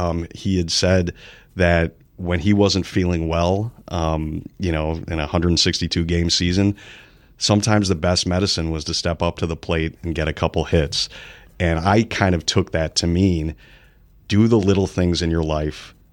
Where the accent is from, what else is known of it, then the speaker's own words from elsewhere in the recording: Chicago, Illinois, United States; So I grew up in Chicago in the 80s